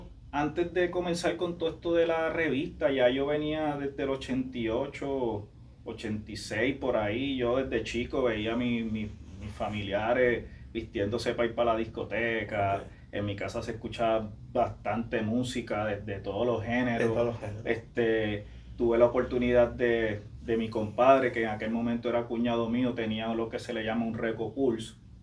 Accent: Carolina, Puerto Rico; porque somos de Carolina.

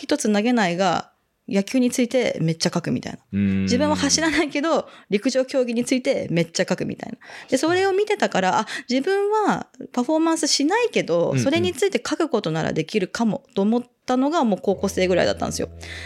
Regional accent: Hiroshima, Japan; moved away as an adult; now in Tokyo, Japan; 地元広島で東京に上京してきたんですけど

